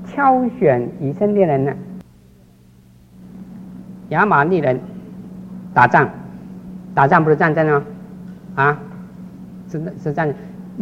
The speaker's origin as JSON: {"language": "Chinese", "country": "China", "said": "我们中国人来说，在中国大陆的已经有很多我们的亲戚朋友"}